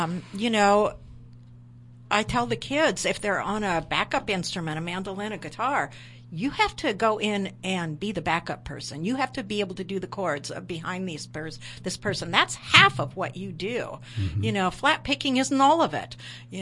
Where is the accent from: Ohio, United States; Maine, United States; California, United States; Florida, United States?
Maine, United States; born there; My mom, I was born in Maine, my brother and I, and we were 9 months apart.